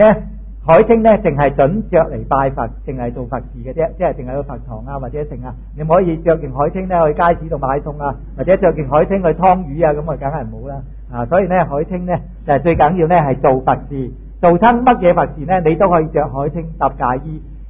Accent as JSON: {"language": "Cantonese", "country": "China", "said": "這個呢係我哋中國人嘅禁忌"}